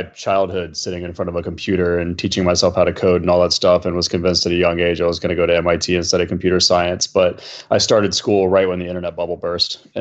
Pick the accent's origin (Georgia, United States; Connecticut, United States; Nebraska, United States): Georgia, United States; Atlanta; also born or lived in New York; I've known since eighth grade. We grew up in Atlanta together.